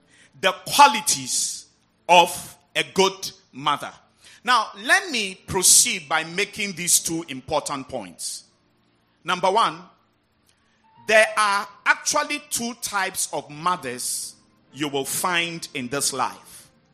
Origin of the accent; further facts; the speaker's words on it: Volta, Ghana; I come from the Volta region, so I speak only Ebe.